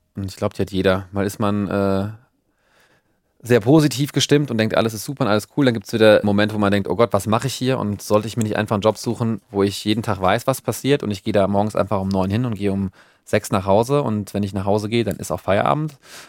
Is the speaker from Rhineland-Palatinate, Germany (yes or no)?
yes; Berghausen, Rhineland-Palatinate, Germany; also born or lived in Speyer; In Berghausen, in Rheinland-Pfalz, in der von Speyer. Also einen Teil meiner Kindheit habe ich auf dem Dorf und dann in der kleinen Stadt Speyer verbracht.